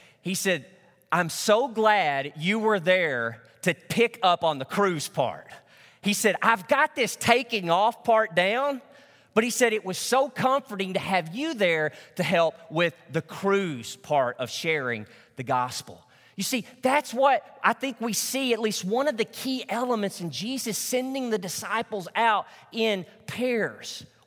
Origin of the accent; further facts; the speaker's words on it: Truman, Arkansas, United States; my hometown of Truman, Arkansas